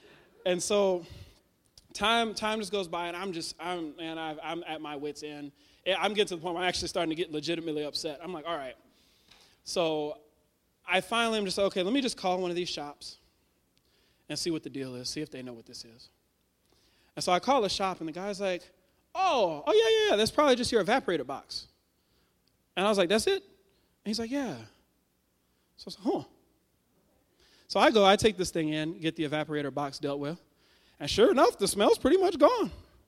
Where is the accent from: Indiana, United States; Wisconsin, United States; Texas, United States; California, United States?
Texas, United States; Houston; because I'm not from a cold place. I'm from Houston, Texas. You know, we fry down there. We don't have ice.